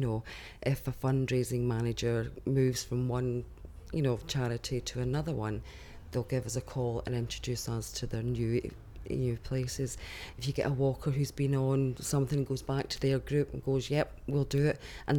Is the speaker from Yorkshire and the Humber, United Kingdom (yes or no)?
no; Scotland, United Kingdom; now in Nottingham, United Kingdom; I'm 42. I'm originally from Scotland, but I've been in Nottingham for the last few years.